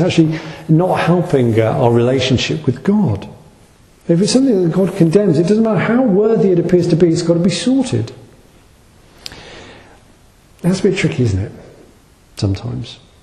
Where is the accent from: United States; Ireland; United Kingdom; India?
United Kingdom; That's how we are, isn't it, as British people?